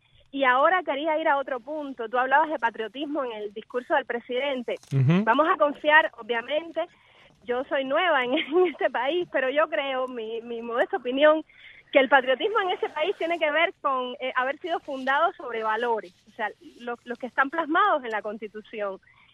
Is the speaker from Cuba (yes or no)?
yes; Cuba; para mí como cubana es una experiencia así que me tiene arrobada